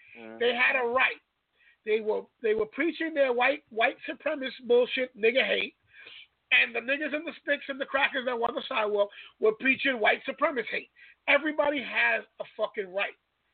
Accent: United States; I grew up here in America. I was born and raised here in America.

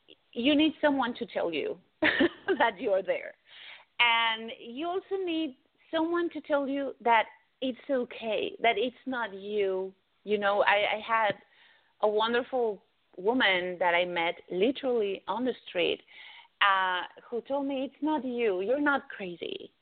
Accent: Mexico; English is a second language; moved away; when I grew up in Mexico

